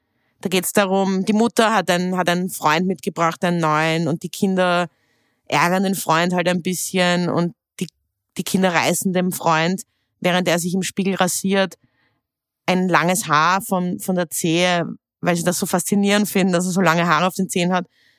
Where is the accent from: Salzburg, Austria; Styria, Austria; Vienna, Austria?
Vienna, Austria; Also ich bin ja auch aus Hanals